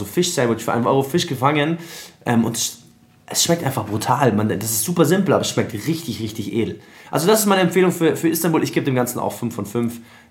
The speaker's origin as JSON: {"language": "German", "country": "Palestine", "said": "Und dann haben wir uns so mit Händen und Füßen unterhalten, wo ich herkomme. Und ich hatte auf meinem alten Handy hatte ich noch so Palästina-Flagge hinten drauf."}